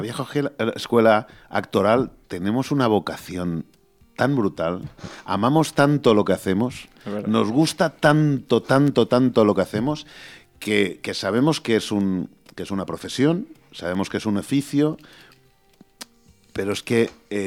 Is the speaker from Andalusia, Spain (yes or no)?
no; Valencia, Valencian Community, Spain; pues somos valencianos